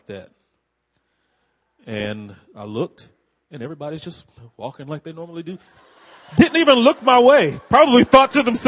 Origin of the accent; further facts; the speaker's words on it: New Orleans, Louisiana, United States; And I'm from New Orleans, so it's not hard for me to say, yes, I'm going to New Orleans, you know.